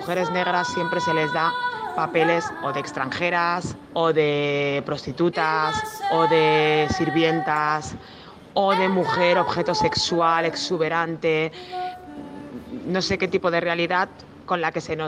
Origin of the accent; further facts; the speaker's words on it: Spain; en España existimos mujeres negras españolas que no tenemos ningún acento concreto de ninguna otra nacionalidad porque somos españolas.